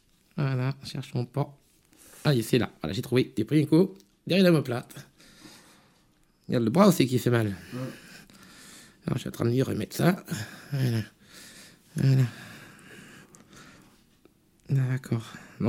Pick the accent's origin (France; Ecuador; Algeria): France; Normandy; Chez nous, en Basse-Normandie, Basse-Saint-Hilaire